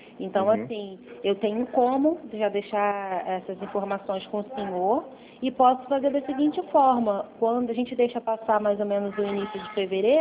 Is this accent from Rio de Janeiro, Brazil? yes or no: yes; Nova Iguaçu, Rio de Janeiro, Brazil; eu sou daqui do Rio, falo de Nova Iguaçu.